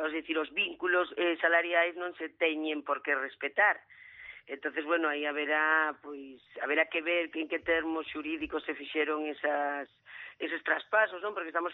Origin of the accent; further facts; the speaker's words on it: Vigo, Galicia, Spain; como boa viguesa